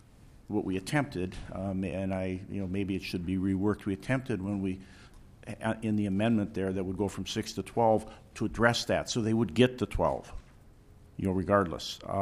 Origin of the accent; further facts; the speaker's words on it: Delavan, Minnesota, United States; my hometown of Delavan, Minnesota, with 233 people